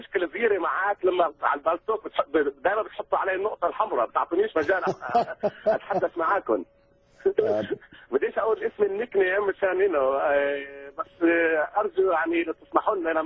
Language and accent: Arabic; Jerusalem, Palestine; أنا مسيحي من فلسطين، من القدس القديمة أو سرياني، يعني نحن لعبات جاء أنا ساكن جنب دير السلطان بالقدس القديمة جنب الكنيسة القيامة.